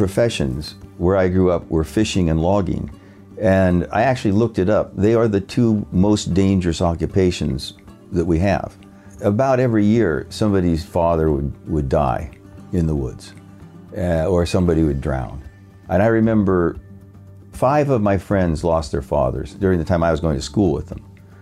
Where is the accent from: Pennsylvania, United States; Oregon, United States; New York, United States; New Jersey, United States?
Oregon, United States; also born or lived in Astoria, Oregon; I was born in Astoria, Oregon, and my dad was actually in the Battle of the Bulge at the time I was born, and I grew up in a town about 15 miles away